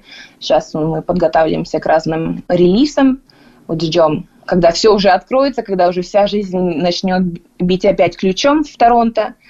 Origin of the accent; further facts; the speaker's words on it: Almaty, Kazakhstan; now in Toronto, Canada; Я сама родом из Алматы. Мои родители встретились там, дети родились в Алмате, и как бы я закончила среднюю школу в Алмате.